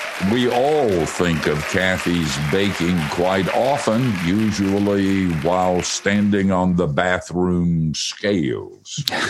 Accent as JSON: {"language": "English", "region": "the South", "country": "United States", "tie": "born or raised there", "said": "You know, I grew up in the South, and my mother always made that stuff."}